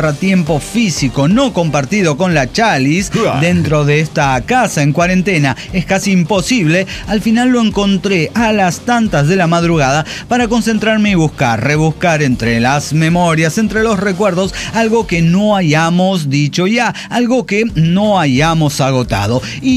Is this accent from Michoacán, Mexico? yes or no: no; Mexico City, Mexico; de la CDMX.